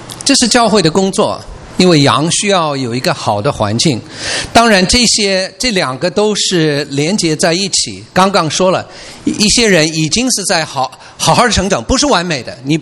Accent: United States; Chinese is a second language; 我是美国人，所以我很容易说到那个，但是我在中国我发现人家都不说那个词

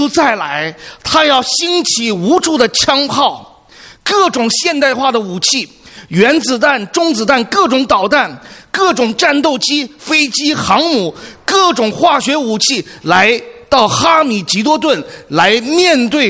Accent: China; 因为我们是从大陆来的

